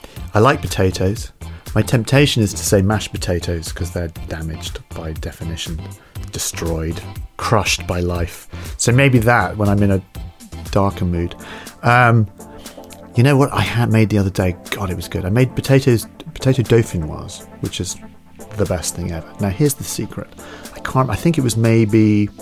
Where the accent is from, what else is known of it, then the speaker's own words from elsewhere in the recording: Scotland, United Kingdom; I love Scotland. I grew up there in the West Coast, particularly the Outer Hebrides.